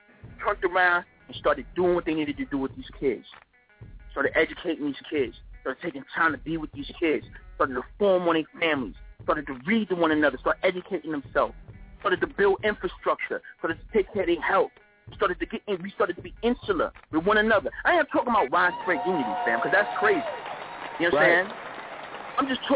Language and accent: English; Staten Island, New York, United States; now in Augusta, United States; Like, because I'm from Staten Island. So, So, that hit close to home. I live in Augusta, Georgia now, though.